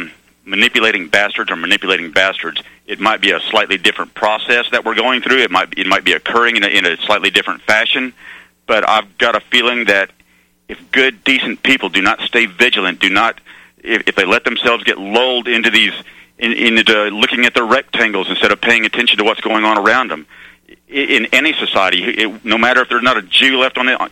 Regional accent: Arkansas, United States; Like I said, I grew up in Arkansas, so I know their whole history.

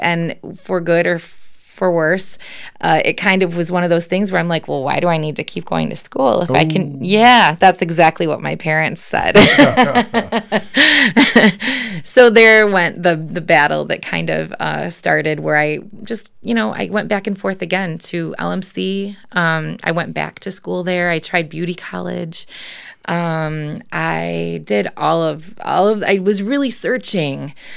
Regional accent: St. Joseph, United States; So I actually am from St. Joseph, born and raised, went to school, did all of my growing up there. Mm-hmm. So this place is very much home to me.

